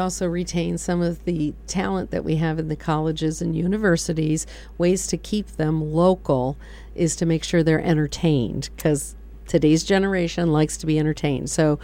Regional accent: Michigan, United States; I live on the west side, and I'm from Michigan originally, so I don't know all the names, and I apologize.

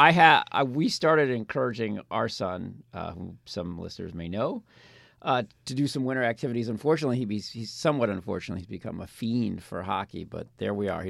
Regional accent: Minnesota, United States; I grew up in Minnesota, and I noticed amongst, I'm the oldest of six

